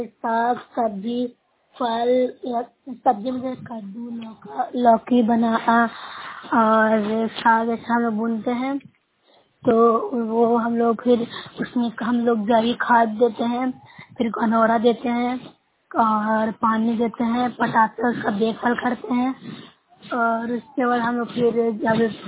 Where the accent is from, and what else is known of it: Bihar, India